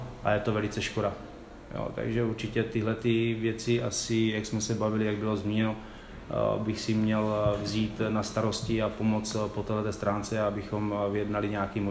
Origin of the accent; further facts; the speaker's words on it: Znojmo, South Moravian Region, Czechia; jsem samozřejmě rodilej Znojmák, odchovarec, odešel jsem ze Znojma, rád bych se sem vždycky vrátil, vrátil jsem se sem jednou.